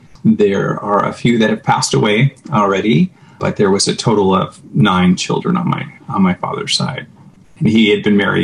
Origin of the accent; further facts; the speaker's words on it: Roseburg, Oregon, United States; born there; I was born in Roseburg, Oregon, in Southern Oregon. My family, most of my family lived in Newport, but I happened to have been born in Roseburg.